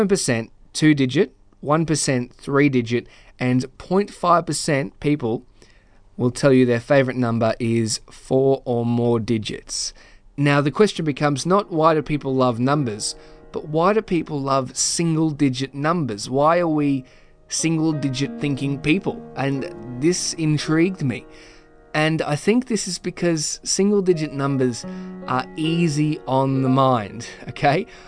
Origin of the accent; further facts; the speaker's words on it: Epping, New South Wales, Australia; but I'm originally from Epping in Sydney's northwest.